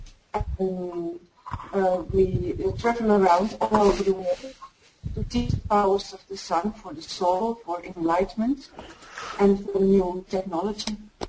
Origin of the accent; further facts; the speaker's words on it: Netherlands; English is a second language; I'm from Holland.